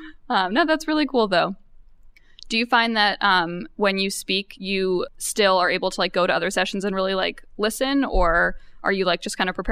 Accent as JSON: {"language": "English", "region": "New York", "country": "United States", "said": "so the conference is in New York and I'm from New York."}